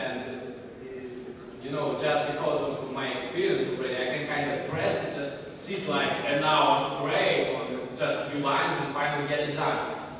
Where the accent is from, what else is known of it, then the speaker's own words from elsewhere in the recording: Russia; moved away; You see, as I mentioned before, I come here from Russia. And Russian dub of My Little Pony is one of the worst in the world.